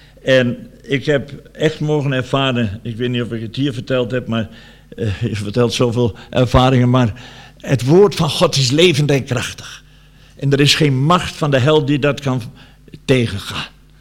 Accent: Brazil; Dutch is a second language; now in Netherlands; dat is bij ons in Brazilië ook zo, maar ook hier in Nederland.

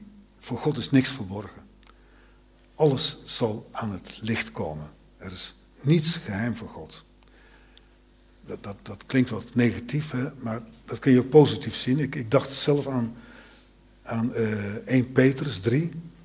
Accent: 's-Hertogenbosch, North Brabant, Netherlands; Ik kom zelf uit Den Bosch

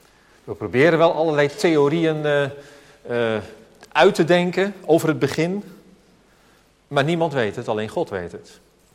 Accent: Alphen aan de Rijn, South Holland, Netherlands; Ik weet nog goed dat ik als jochie van 6 jaar... bij ons in Alphen aan de Rijn woonde gewoon aan een gewone straat waar heel veel kinderen 's avonds op straat speelden.

